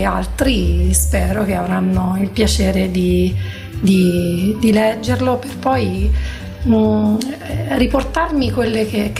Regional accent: Gualdo Tadino, Umbria, Italy; now in Naples, Italy; l'ho scritto a Gualdo, quindi nel mio paese, guardando le mie montagne, però parla di una città, Napoli, che mi ospita, mi ha accolto con profondo affetto da 3 anni

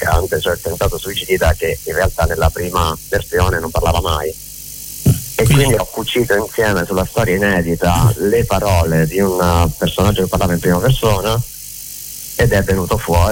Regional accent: Penne, Abruzzo, Italy; Io vengo da Penne, che è un paese in provincia di Pescara, verso Gran Sasso

